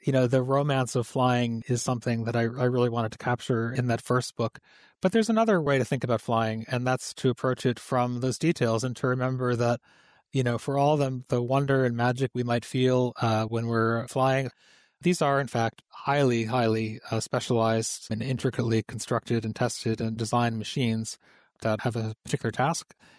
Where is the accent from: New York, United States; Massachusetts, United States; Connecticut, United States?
Massachusetts, United States; Pittsfield; I grew up in Pittsfield, a small city in western Massachusetts, with a small airport where I took my first flying lessons.